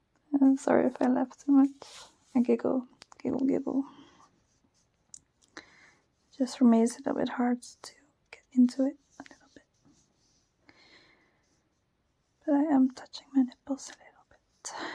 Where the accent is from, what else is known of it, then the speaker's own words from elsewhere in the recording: Netherlands; accent: Dutch; English is a second language; I also got some comments about my Dutch accent. It's pretty funny, because I don't always enjoy my Dutch accent.